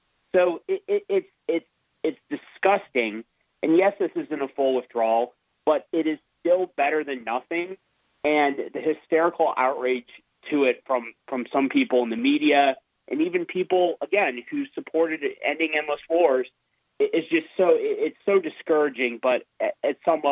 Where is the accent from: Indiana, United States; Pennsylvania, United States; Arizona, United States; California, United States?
Arizona, United States; you have this congressman from my home state, Arizona, Ruben Gallego.